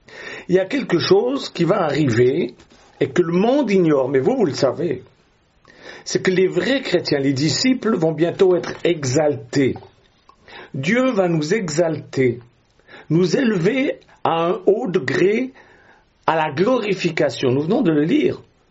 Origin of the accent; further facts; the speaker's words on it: Switzerland; now in France; Je suis suisse, mais j'aime la France. La France m'a accueilli dans les années 70